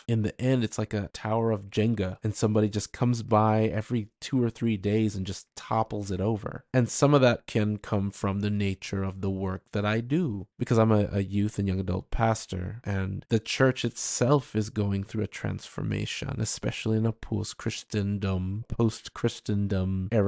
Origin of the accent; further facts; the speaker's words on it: United States; a young man born and raised in the United States with parents from Jamaica